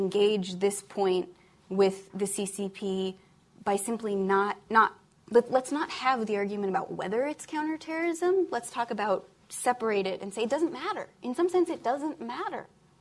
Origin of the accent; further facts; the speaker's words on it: Ireland; I'm Irish. I don't think that because there was, you know, there were a small group of people involved in the IRA